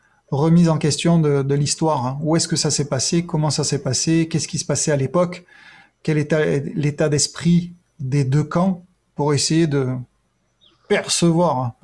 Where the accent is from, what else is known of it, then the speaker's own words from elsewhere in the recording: France; Ben, c'est comme chez nous en France, hein.